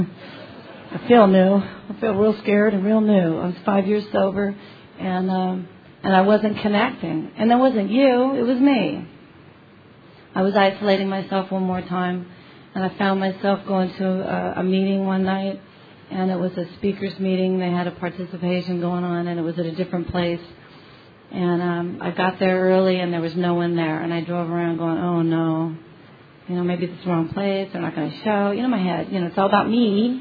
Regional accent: Oregon, United States; now in Arizona, United States; I come from Oregon, let me tell you how we do it.

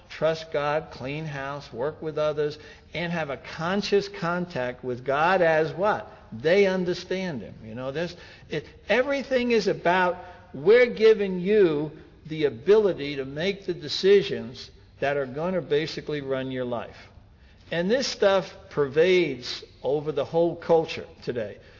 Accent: New York, United States; I'm from New York. I can tell you, it's very difficult to get leverage on a guy like that.

